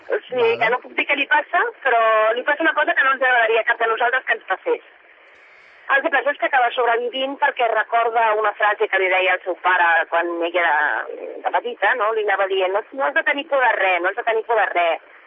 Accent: Balearic Islands, Spain; jo vinc de Menorca, el meu avi era de Menorca, i per mi és una mica la idea del paradís, aquesta illa

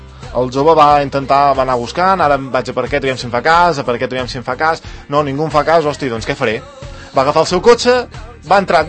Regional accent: Catalonia, Spain; Aquí a Catalunya sabem que som el paradís de l'Erasmus

